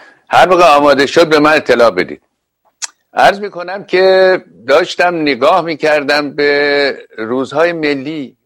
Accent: Iran

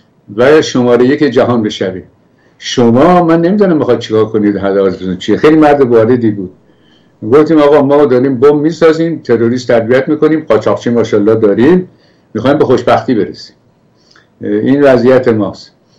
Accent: Iran; رسید بود کجایی هستی، گفتم ایرانی

